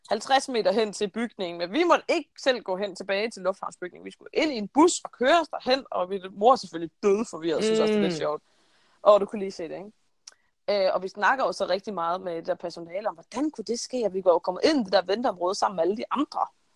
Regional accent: Norway; Jeg sidder på mit værelse hjemme i Norge.

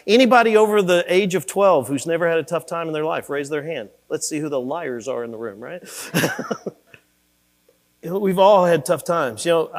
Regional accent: Kentucky, United States; Because you understand, I grew up in Kentucky. I had 3 cornfields around me.

